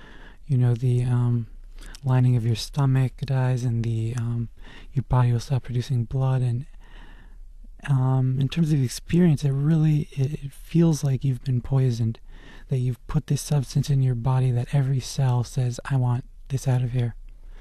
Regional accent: Omaha, Nebraska, United States; born there; I was born in Omaha, Nebraska, and I was a quiet sort of kid

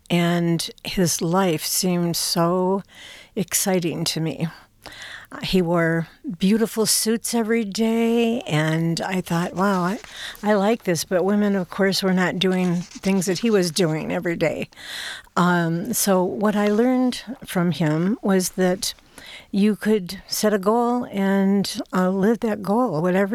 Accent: Detroit, Michigan, United States; I'm a Detroit girl. I was brought up in Detroit, and I love the city. I still love the city. I was brought up right off of Woodward and 7 Mile Road.

